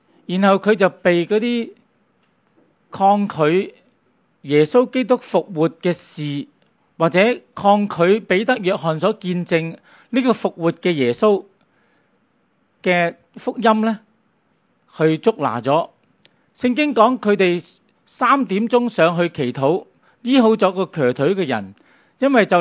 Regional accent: Hong Kong; 其实我们香港人很聪明

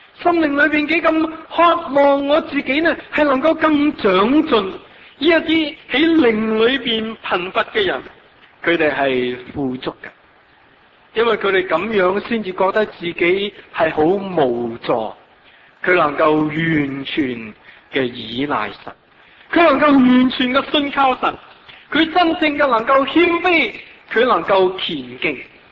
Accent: Hong Kong; 如果咧啊，我哋香港人最中意咧就系享受吓

